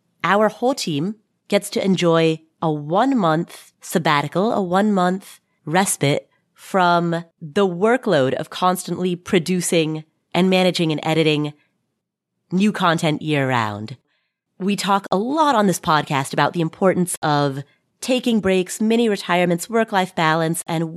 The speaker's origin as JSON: {"language": "English", "town": "Cincinnati", "region": "Ohio", "country": "United States", "said": "I'm from Cincinnati, by the way. Make sure you eat some Skyline chili while you're there."}